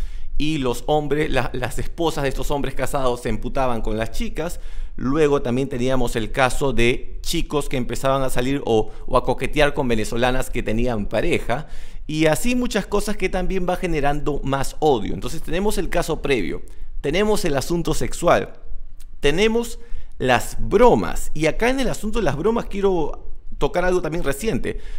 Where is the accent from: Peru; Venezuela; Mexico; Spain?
Peru; qué errores también nosotros como peruanos hemos cometido durante el tiempo.